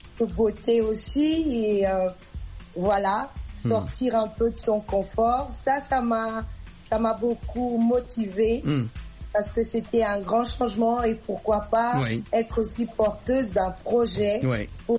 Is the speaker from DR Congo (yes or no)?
yes; DR Congo